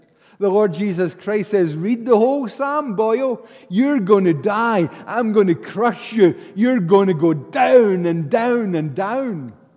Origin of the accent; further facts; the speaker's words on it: Paisley, Scotland, United Kingdom; I was raised in Paisley. And we've got a whole vocabulary that you good Highlanders have never known.